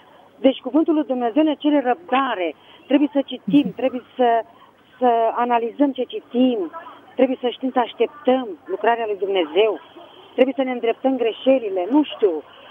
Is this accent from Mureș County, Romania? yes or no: no; Bucharest, Romania; sunt din București.